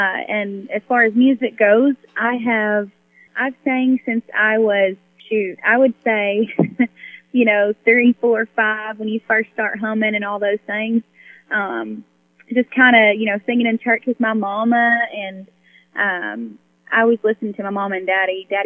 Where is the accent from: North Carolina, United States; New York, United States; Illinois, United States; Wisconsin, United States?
Illinois, United States; born there; also born or lived in Kentucky; So I was born in Illinois, and shortly after we moved, I think my first birthday was in Kentucky.